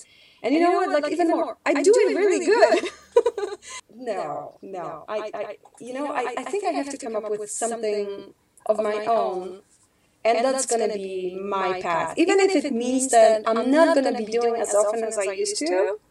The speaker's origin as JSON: {"language": "English", "country": "Canada", "said": "being a Canadian, that was a normal thing."}